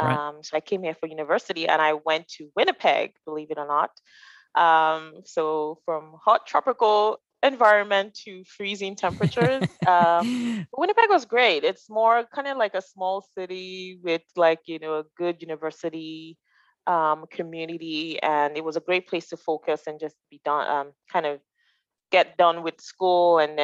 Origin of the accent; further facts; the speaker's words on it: Lagos, Nigeria; moved away as an adult; now in Canada; So I am from Lagos, Nigeria. Nigeria is a country in West Africa. Right. And it's, you know, just on Lagos, it's on the Atlantic. So I grew up, you know, going to the beach on holidays, and I'm a city girl.